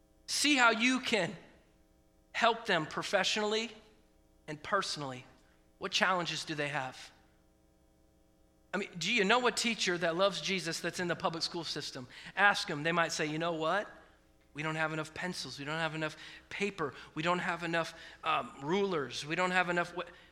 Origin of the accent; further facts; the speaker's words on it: West Coast, United States; I grew up on the West Coast, and the West Coast for education is not the best coast.